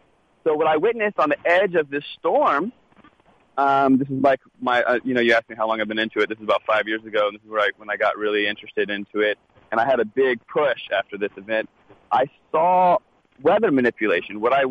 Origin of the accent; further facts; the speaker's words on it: Virginia, United States; also born or lived in California; I'm from Virginia, grew up in the D.C. area, went to Virginia Tech, moved to California, and then I ended up in Northern California back in school getting my MBA.